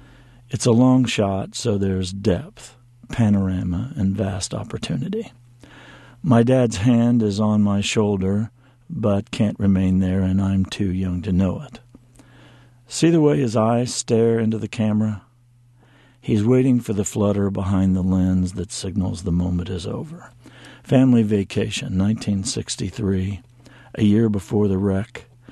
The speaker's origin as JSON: {"language": "English", "town": "Tuscola", "region": "Illinois", "country": "United States", "tie": "born or raised there", "said": "Well, it's a small town, and my father was a doctor there, so it seemed like everything was connected to everything else there."}